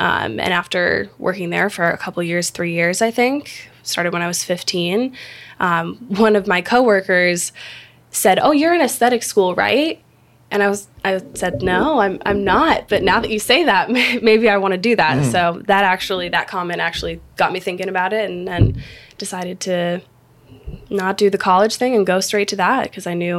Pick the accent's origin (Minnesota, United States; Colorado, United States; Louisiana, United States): Minnesota, United States; moved away; also born or lived in Arizona; I grew up in Minnesota. Been here for 10 years, though. Went to high school in Arizona